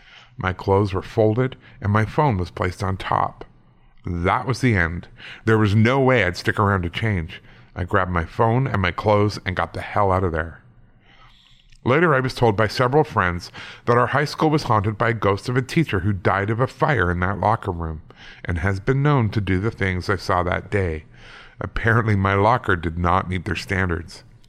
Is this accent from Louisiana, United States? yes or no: no; Las Vegas, Nevada, United States; I was born and raised in Las Vegas, and this story comes from my high school days there